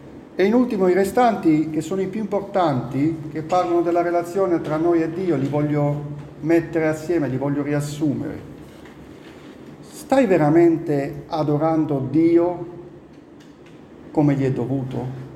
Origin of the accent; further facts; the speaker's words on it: Apulia, Italy; Io vengo dalla Puglia e le pietre di confine ci sono ancora oggi.